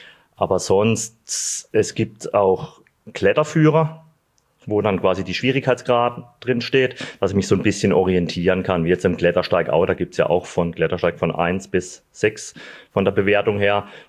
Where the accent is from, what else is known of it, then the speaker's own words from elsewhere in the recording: Sulzburg, Baden-Württemberg, Germany; also born or lived in Freiburg; now in Eschbach, Germany; Sulzburg, da bin ich aufgewachsen, geboren in Freiburg. Und das verbindet mich mit dem Schwarzwald. Mittlerweile wohne ich in Eschbach.